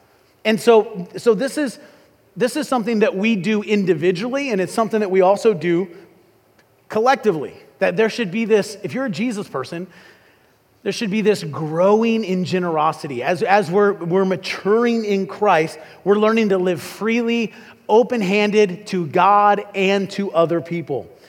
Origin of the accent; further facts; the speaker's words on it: Illinois, United States; But I grew up in Illinois, which I like to say is a great place to be from but not live.